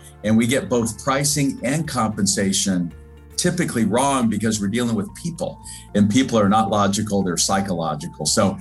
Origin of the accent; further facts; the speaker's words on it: Colorado, United States; And Colorado, my home state, last January, because it really is inequitable, costs more than lifetime in jail.